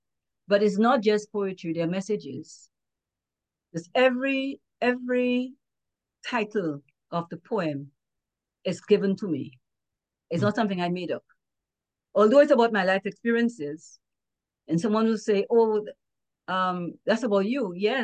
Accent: Dominica; moved away as an adult; You know, Dominica. And I grew up there. I left Dominica. I was 23 already. But most of my my whole upbringing is in was from Dominica.

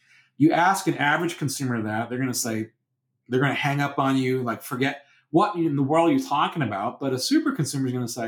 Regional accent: United Kingdom; you know, we're British. It's about being respectful and polite to your, you know, people.

